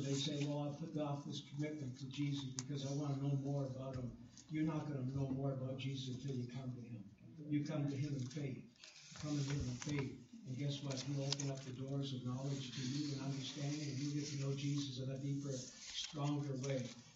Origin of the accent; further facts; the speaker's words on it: Oshawa, Ontario, Canada; when I grew up in Oshawa